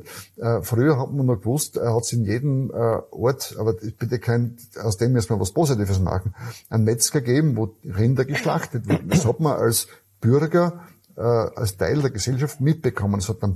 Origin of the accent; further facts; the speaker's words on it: Styria, Austria; ich bin halt aus Südsteier